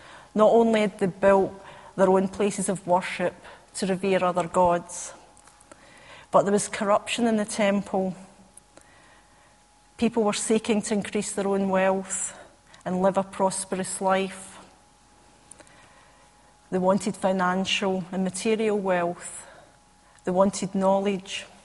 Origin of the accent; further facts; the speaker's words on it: Scotland, United Kingdom; Now, being Scottish, I appreciate saying it as it is, so I actually can relate to a lot of these prophets.